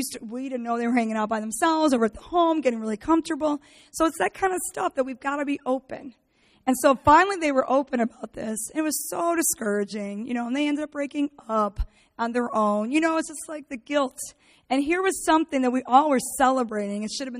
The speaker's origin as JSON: {"language": "English", "town": "Chicago", "region": "Illinois", "country": "United States", "tie": "born or raised there", "lives_now": "Michigan, United States", "said": "You know, my whole life, I've lived in the city of Chicago. I'm a Chicagoan. Then I moved to Michigan. It's like just two states away, still in the Midwest, so people are kind of the same."}